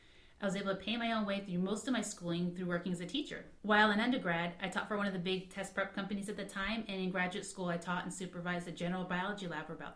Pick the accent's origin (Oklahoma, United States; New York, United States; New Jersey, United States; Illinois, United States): New York, United States; Brooklyn; So, who am I? Okay, so I'm an East Coast native. I was born in Brooklyn, New York. My parents came from a small town in Greece, actually.